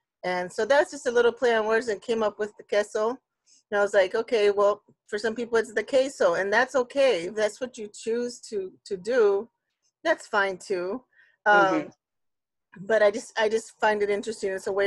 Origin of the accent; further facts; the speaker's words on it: Texas, United States; I'm from South Texas. I grew up right on the border. Like I like to say, with one chancla on this side and the other chancla on the other side.